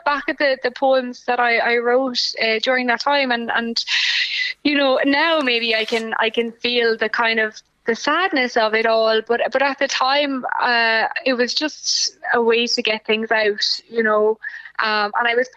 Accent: Lismore, Munster, Ireland; now in Cork, Ireland; Yeah, I was raised in Lismore, living in Cork City now.

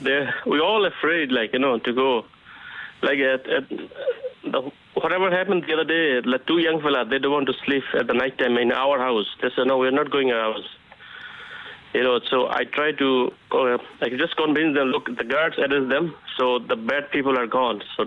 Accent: Bangladesh; Yeah, I'm from Bangladesh, yeah.

